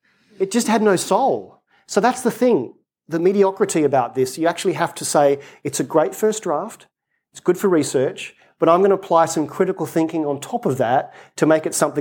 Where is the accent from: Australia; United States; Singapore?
Australia; Right now in my home country of Australia, there's a Royal Commission into robo-debt.